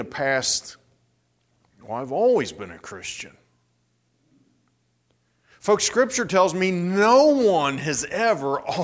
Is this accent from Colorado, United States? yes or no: no; Middletown, Ohio, United States; born there; I was born in August of 65 in Middletown, Ohio.